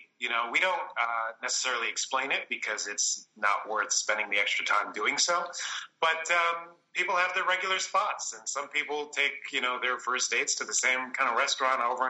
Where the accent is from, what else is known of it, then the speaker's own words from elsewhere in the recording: New Bedford, Massachusetts, United States; now in New York City, United States; I am from the Boston area originally, specifically New Bedford.